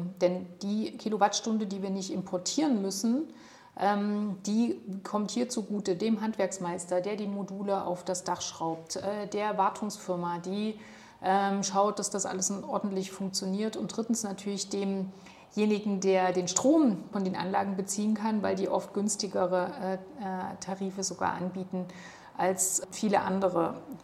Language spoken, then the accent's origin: German; Gera, Thuringia, Germany; roch es wie früher zu meiner Kindheit in Gera, als noch der Braunkohleschlot mitten in der Stadt stand.